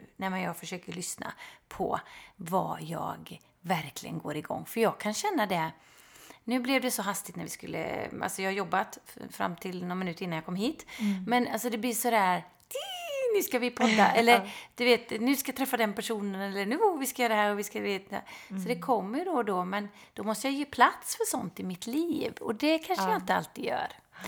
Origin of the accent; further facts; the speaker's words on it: Småland, Sweden; Då man hade en trappa där jag växte upp ner i Småland.